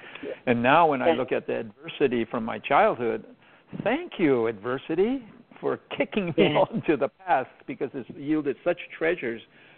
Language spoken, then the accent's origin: English; Los Angeles, California, United States; first language Chinese; English is a second language; I'm Chinese-American. I was born here in the United States. However, we spoke Chinese before English, so we had a really big Chinese cultural input from the very get-go.